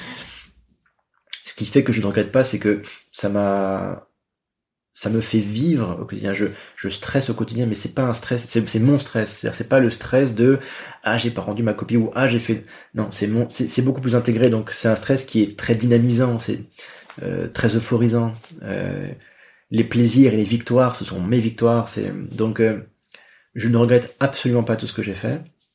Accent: Paris, Île-de-France, France; born there; je suis parisien de naissance, c'est des lieux qui sont mythiques

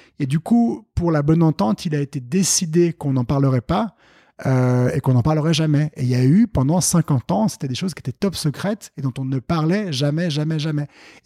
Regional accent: Geneva, Switzerland; born there; Je suis né à Genève, mais d'une mère qui est née française.

